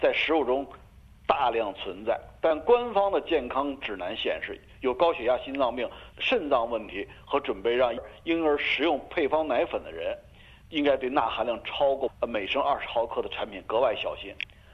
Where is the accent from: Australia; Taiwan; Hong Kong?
Australia